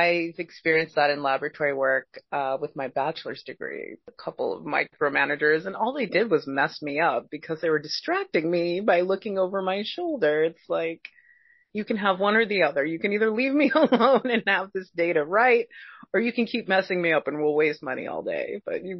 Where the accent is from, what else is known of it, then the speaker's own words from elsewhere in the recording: Los Angeles, California, United States; I am a advocate for the houseless and people of color here in my hometown of Los Angeles.